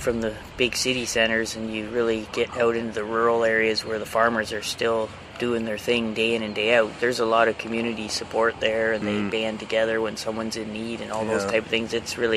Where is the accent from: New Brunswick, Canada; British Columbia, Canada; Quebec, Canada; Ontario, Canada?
Ontario, Canada; Haldimand; I grew up farming down in Haldimand, so farming's always been in my blood.